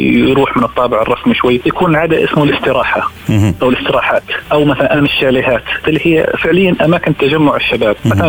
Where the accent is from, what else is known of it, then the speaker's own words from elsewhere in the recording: Saudi Arabia; بالنسبة في المملكة العربية السعودية احنا عندنا المجلس كما ذكر الأخ في الإمارات هو في داخل البيت،